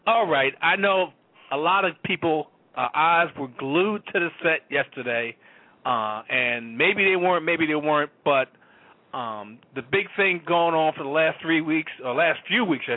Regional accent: New Jersey, United States; just like I'm from Jersey.

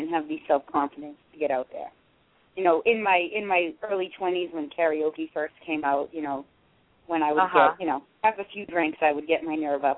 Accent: Peabody, Massachusetts, United States; all these people are from my hometown, all from the same city. And, you know, Peabody's got a lot of people in it

